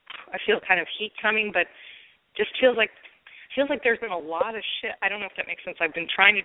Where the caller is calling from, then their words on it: Brooklyn, New York, United States; I'm calling from Brooklyn.